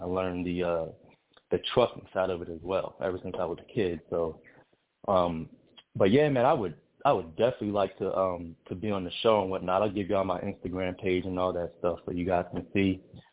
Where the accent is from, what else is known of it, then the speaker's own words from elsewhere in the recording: Bahamas; No. I'm actually Bahamian from the Bahamas.